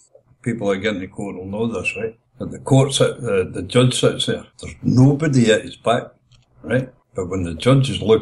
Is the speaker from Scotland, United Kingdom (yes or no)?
yes; Scotland, United Kingdom; Now, I'm a Scotsman. I'm my own man, right?